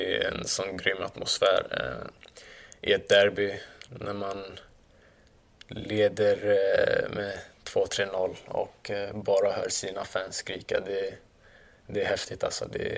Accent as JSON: {"language": "Swedish", "town": "Solna", "region": "Stockholm County", "country": "Sweden", "tie": "born or raised there", "said": "jag är född i Solna och uppväxt i Solna och har spelat i AIK hela mitt liv."}